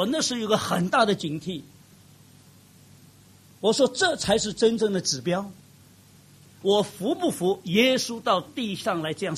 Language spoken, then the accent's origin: Chinese; Shanghai, China; 我们上海人问答问题的，哎，生意哪能了，是吧？